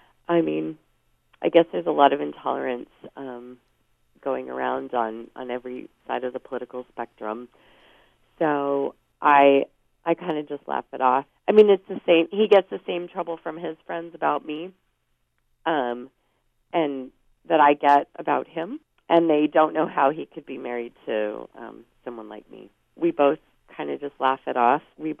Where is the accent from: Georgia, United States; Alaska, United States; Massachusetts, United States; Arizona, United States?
Arizona, United States; Tucson; I'm from Tucson, Arizona.